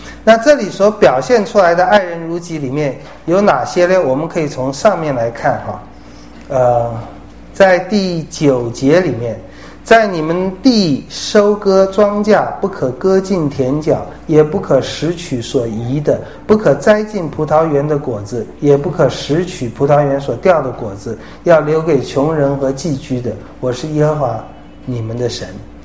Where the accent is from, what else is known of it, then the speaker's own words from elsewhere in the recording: China; 我们中国人这太多了，好得很，不需要再有这些了。